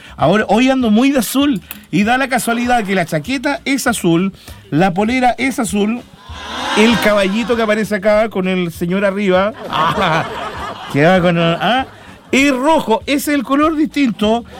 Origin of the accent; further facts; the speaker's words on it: Chile; No sé, porque soy chileno yo.